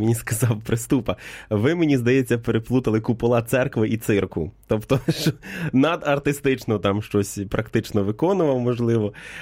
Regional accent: Vinnytsia Oblast, Ukraine; я з Вінниччини походжу, але коли навчався в Ужгороді, то там ходив так само до греко-католицького храму

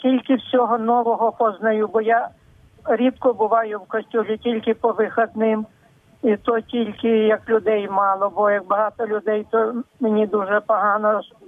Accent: Zhytomyr, Zhytomyr Oblast, Ukraine; also born or lived in Dnipro; Я сама житомирянка, але так вийшло, що я 40 років прожила в Дніпрі. Приїхала в Житомир, я прийшла в сім'ю назаритян. Мені 78 років.

